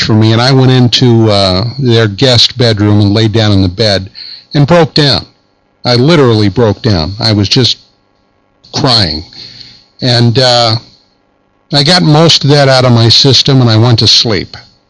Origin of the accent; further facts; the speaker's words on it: Pennsylvania, United States; I came back from Vietnam to my home state of Pennsylvania on an emergency leave.